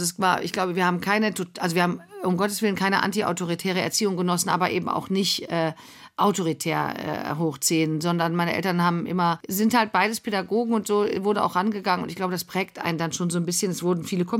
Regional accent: Rhineland, Germany; now in Cologne, Germany; Naja, ich bin ja Rheinländerin und lebe auch in Köln und bin aktive Karnevalistin.

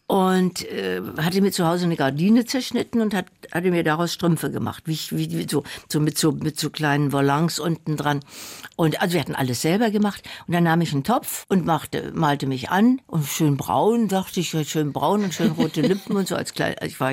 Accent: Dessau, Saxony-Anhalt, Germany; Ich fuhr mit der Schule in meine Heimatstadt Dessau

